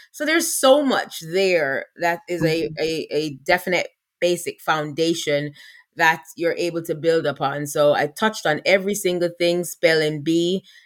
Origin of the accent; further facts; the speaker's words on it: Morant Bay, Saint Thomas, Jamaica; also born or lived in Kingston; I hail from the East and from the beautiful, beautiful parish of St. Thomas. I was born in Kingston and raised in the parish of St. Thomas.